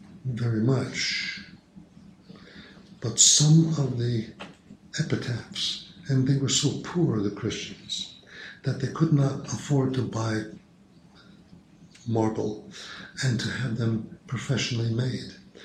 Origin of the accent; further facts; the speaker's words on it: United States; And knowing me as an American, he invited me down, let me show you what I found.